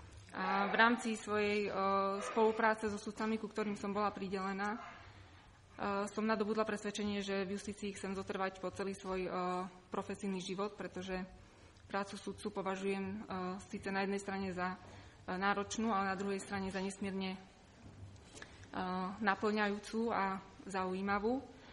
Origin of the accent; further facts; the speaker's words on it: Košice, Košice Region, Slovakia; pochádzam z Košíc.